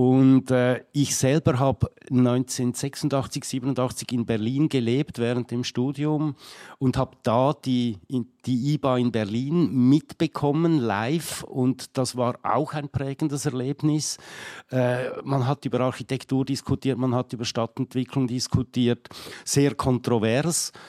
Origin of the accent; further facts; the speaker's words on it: Switzerland; Als Schweizer